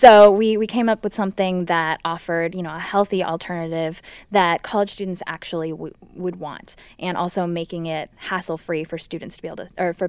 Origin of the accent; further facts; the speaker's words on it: Los Angeles, California, United States; now in Cincinnati, United States; I've grown up all over the place, but most recently from Los Angeles.